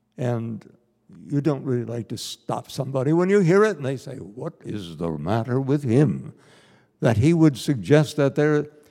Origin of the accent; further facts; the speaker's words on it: United States; I grew up in America. We were really proud of our country